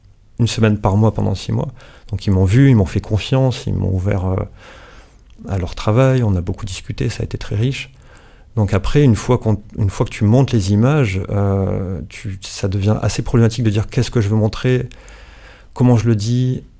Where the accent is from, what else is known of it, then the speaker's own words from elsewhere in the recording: Auvergne-Rhône-Alpes, France; Je suis originaire du sud d'Ardèche, j'ai quand même grandi à la campagne, hein, en lien avec non loin souvent des rivières.